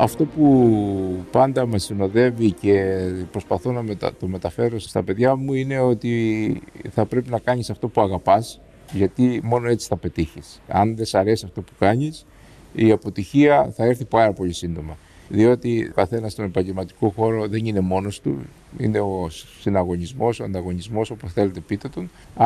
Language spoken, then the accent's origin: Greek; Crete, Greece; και το χωριό μου είναι κοντά στα Νόγια